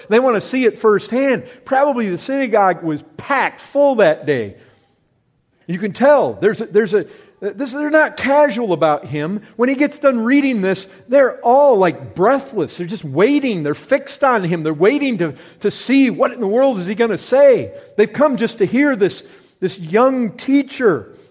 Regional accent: Paw Paw, Michigan, United States; I grew up in Pawpaw, Michigan. It's like that.

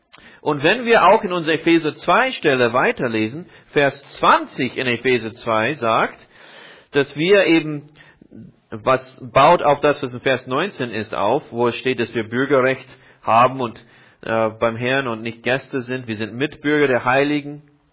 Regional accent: Iowa, United States; In meiner Jugend lebte ich in Iowa.

